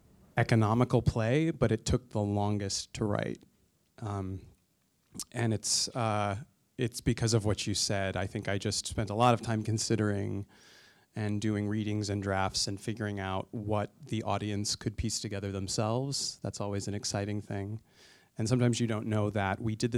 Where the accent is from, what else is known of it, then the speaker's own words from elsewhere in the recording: Pennsylvania, United States; features my hometown, Eastern Pennsylvania, places I'm very familiar